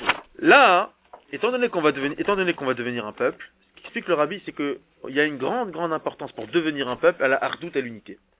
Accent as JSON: {"language": "French", "country": "France", "said": "nous, on appartient au peuple juif et on est français."}